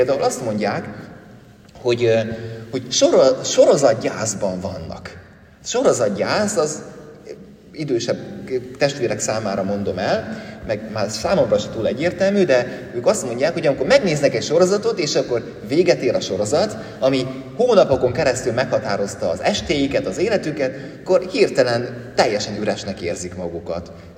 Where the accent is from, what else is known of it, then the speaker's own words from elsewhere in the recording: Great Hungarian Plain, Hungary; bár én alföldi gyerek vagyok